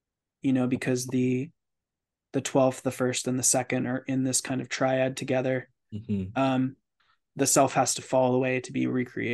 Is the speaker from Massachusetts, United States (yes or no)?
no; New York, United States; because I did move far away from where I was back to where I grew up in New York.